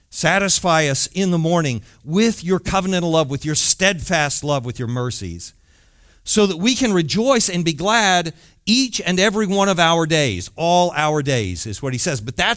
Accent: Arlington, Texas, United States; now in Dallas, United States; I live in Dallas. I grew up in Arlington. I'm not exactly a country guy, right?

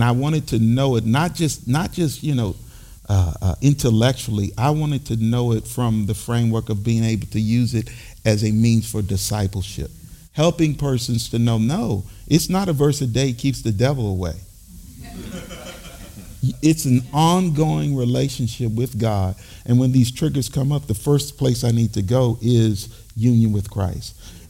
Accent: Fort Knox, Kentucky, United States; born there; I was born Fort Knox, Kentucky.

